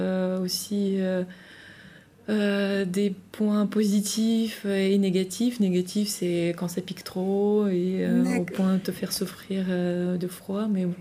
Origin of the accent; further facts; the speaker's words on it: Russia; moved away as an adult; now in France; Alors, j'ai vécu toute ma vie j'y suis née. J'y ai fait mes études secondaires, supérieures, et j'ai quitté la Russie quand j'avais 24 ans.